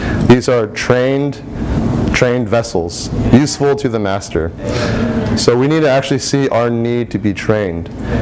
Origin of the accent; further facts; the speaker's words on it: Champaign, Illinois, United States; I'm from Champaign, Illinois